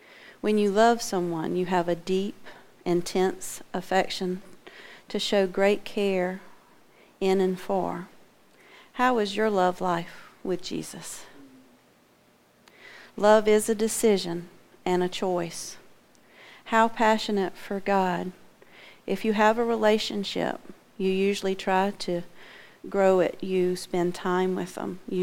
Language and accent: English; South Carolina, United States; I'm from South Carolina.